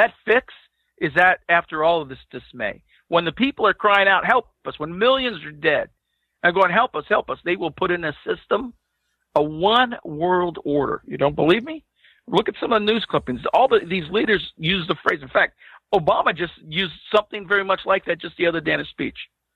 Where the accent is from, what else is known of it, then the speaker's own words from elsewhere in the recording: California, United States; And I'm from California. I left the city.